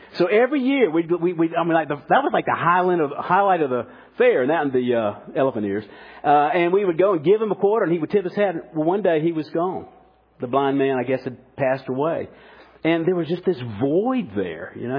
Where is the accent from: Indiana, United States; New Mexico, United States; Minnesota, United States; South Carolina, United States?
South Carolina, United States; Columbia; I remember growing up in Columbia. Of course, Columbia every year hosts the South Carolina State Fair.